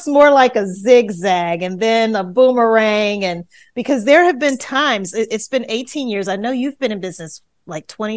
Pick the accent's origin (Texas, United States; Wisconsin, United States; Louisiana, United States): Louisiana, United States; I'm originally from Louisiana.